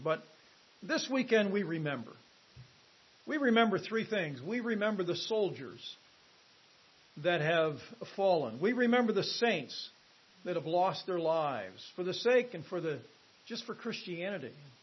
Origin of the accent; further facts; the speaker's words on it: United States; I enjoy being an American. I'm glad the Lord saw that I was born here and nowhere else.